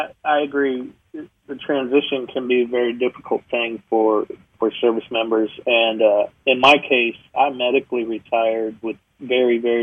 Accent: Colorado, United States; I at least got to go to the state I wanted to go to, my home state of Colorado.

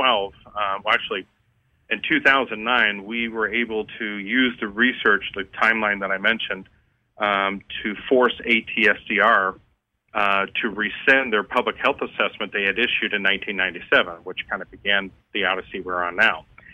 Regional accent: Winter Haven, Florida, United States; In our case, my father moved to Florida when I was 4, and this is pretty much where I grew up. My hometown's Winter Haven, Florida.

